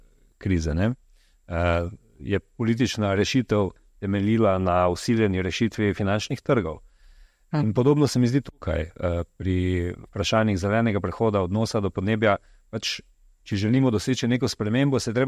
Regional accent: Maribor, Drava, Slovenia; Jaz, ki prihajam iz Maribora, vem, da smo takrat z veseljem hodili na Zlato lisico

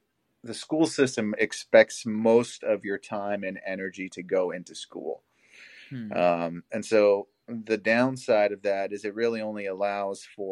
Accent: Belgium; So growing up in Belgium was pretty interesting.

